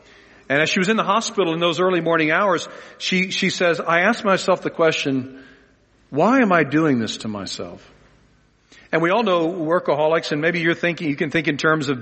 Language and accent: English; Los Angeles, California, United States; And whenever I tell someone in another country I'm from Los Angeles, they always want to know if I know the Kardashians.